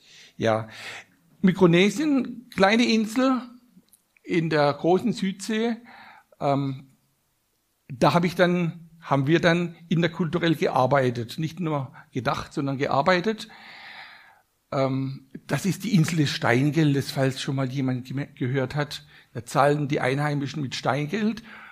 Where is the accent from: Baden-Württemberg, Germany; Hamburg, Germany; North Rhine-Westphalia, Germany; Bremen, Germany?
Baden-Württemberg, Germany; Aufgewachsen bin ich in Süden Deutschlands, in Baden-Württemberg.